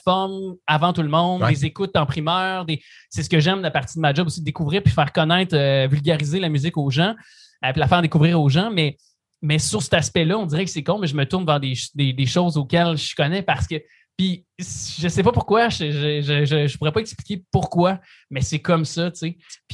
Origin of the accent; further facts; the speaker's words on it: Saint-Tite, Quebec, Canada; C'est dans mon ADN d'où je suis natif dans le coin de Saint-Tite, en Mauricie.